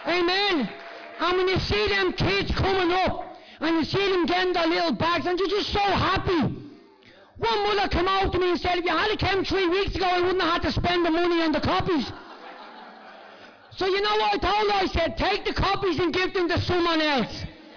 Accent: Dublin, Leinster, Ireland; You know, Dolphin's Barn to me has a special place in my heart. For me, growing up in Dolphin's Barn was amazing.

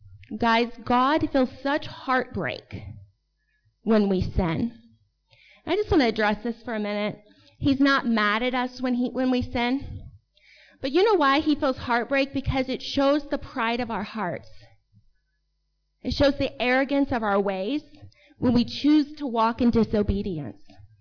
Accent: United States; As an American, I'm asking you to not lose your voice in this fight.

